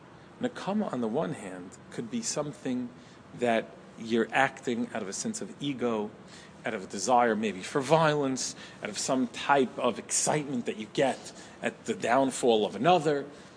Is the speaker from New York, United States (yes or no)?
yes; Staten Island, New York, United States; And I'm from Staten Island, right? So, you know, that always comes to mind.